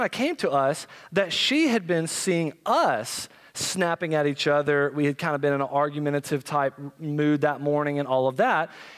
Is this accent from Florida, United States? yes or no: yes; Florida, United States; we had come back from Florida. I'm from Florida